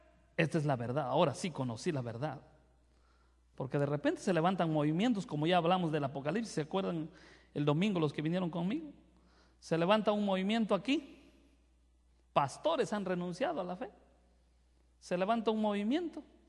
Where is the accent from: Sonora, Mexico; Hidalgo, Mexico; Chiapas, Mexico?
Chiapas, Mexico; fui pastor en Chiapas 14 años. Soy chiapaneco.